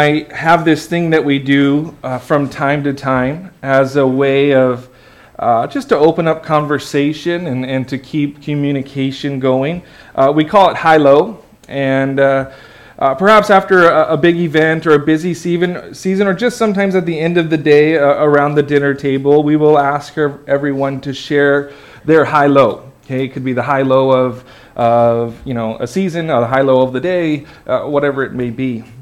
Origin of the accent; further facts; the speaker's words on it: California, United States; I was raised in California, so it was a little bit like, whoa